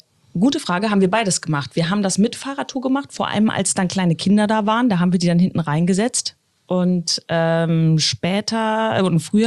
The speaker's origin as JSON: {"language": "German", "region": "Bremen", "country": "Germany", "said": "ich komme ja aus dem Bremer Bereich"}